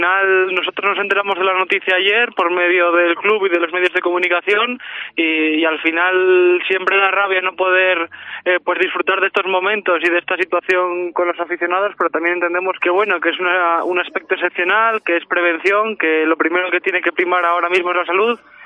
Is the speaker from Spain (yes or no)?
yes; Gijón, Asturias, Spain; soy asturiano, soy de Gijón, y es algo especial volver a tu casa